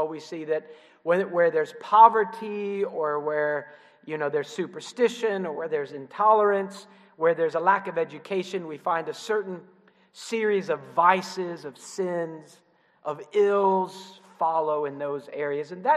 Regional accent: Columbus, Ohio, United States; I remember in the church that I grew up in Columbus, Ohio.

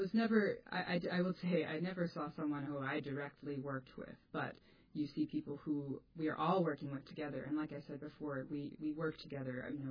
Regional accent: United States; how much of my own thinking is really just influenced by being American

